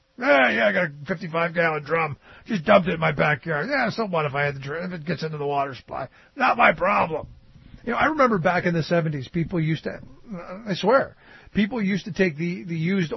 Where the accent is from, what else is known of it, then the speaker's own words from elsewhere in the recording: Cleveland, Ohio, United States; And I got to remember when I grew up in Cleveland, when the steel mills were the residual effect of them just polluting at will had killed everything in the lake.